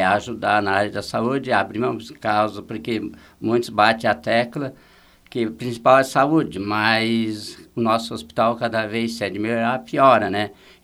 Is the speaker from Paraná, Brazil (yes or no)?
no; São Joaquim, Santa Catarina, Brazil; E eu sou natural de São Joaquim.